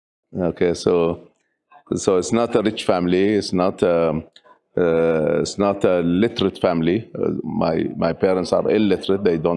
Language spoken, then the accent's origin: English; Kuwait; So I was born in Kuwait, and Kuwait at that time had no oil.